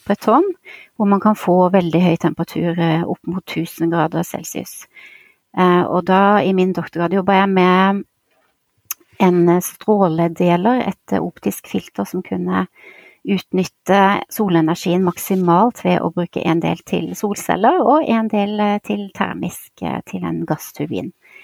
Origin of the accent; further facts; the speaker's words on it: Grimstad, Agder, Norway; det var på tide å vende nesa hjem igjen til Norge. Og da endte jeg opp tilbake faktisk rett ved hjembyen min Grimstad